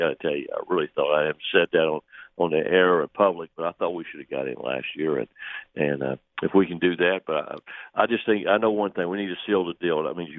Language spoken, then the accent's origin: English; North Carolina, United States; I'm from North Carolina, and I don't hunt. I don't fish. I don't chew tobacco, and I don't like race car driving.